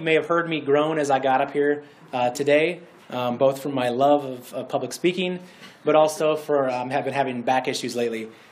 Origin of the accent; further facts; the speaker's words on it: Washington, Illinois, United States; my hometown of Washington, Illinois, was hit by a tornado.